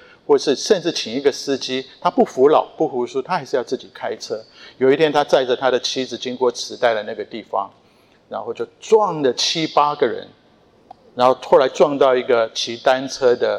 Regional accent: Japan; first language Japanese; Chinese is a second language; 因为我小时候一段时间是在日本长大，我第一个会说的语言是日文

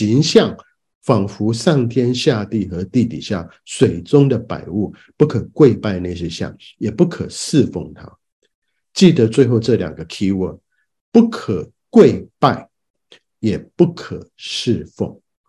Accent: China; 但是我们中国人呢，一看到这个像，我们就把一个字冠上去了

